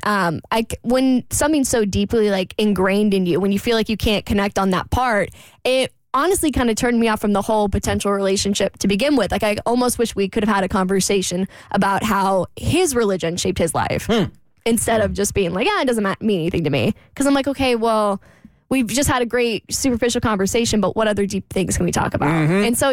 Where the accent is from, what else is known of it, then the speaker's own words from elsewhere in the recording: Jacksonville, Florida, United States; So anyway, I'm out in Jacksonville, my hometown, last week while we're on vacation.